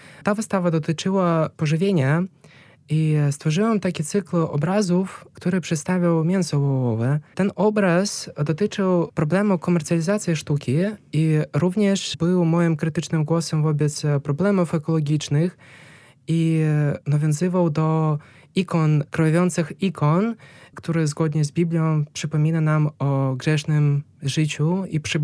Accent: Belarus; Polish is a second language; Ja jestem sam z Białorusi

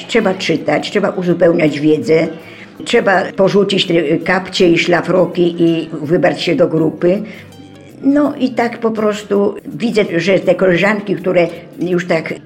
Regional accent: Lesser Poland, Poland; now in Lublin, Poland; Chociaż Lublin nie jest moją ojczyzną, bo ja pochodzę z województwa krakowskiego dawnego, pokochałam to miasto

